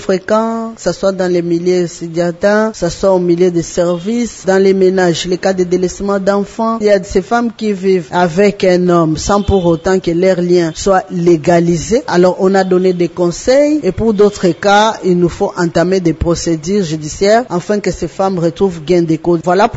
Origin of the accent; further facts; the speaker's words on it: Maniema, DR Congo; Chez nous au Maniema